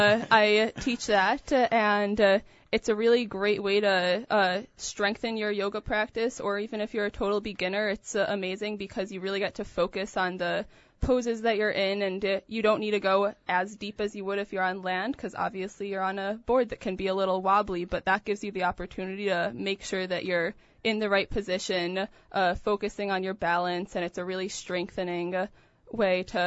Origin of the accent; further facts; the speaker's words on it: Milwaukee, Wisconsin, United States; I grew up in Milwaukee, and I've been going to Door County every summer of my life